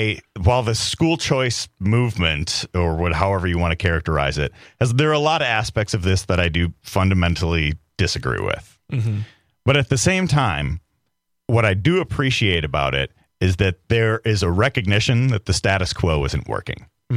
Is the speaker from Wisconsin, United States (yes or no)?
yes; Wisconsin, United States; I was raised in Wisconsin. I went to 12 years of public school in Wisconsin, went to a public university in the state of Wisconsin.